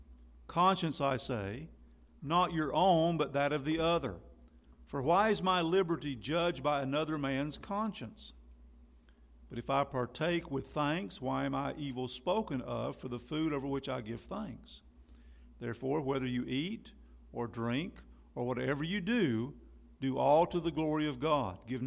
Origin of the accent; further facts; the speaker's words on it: the South, United States; accent: southern; When I moved to Minnesota, I lost my southern accent to a degree.